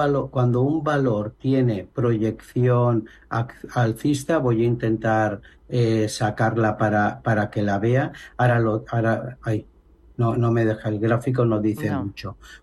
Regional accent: Valencia, Valencian Community, Spain; Sabéis que soy de Valencia.

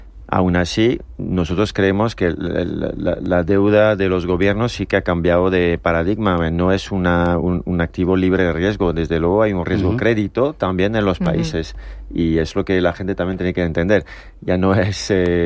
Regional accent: France; accent: French; Spanish is a second language; Sí, con mi acento francés te puedo hablar de francés.

